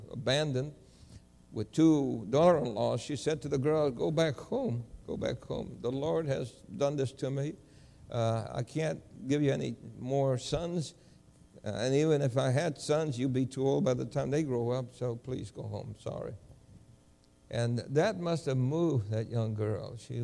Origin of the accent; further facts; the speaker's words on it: El Fanguito, Puerto Rico; I said, I was born in Puerto Rico.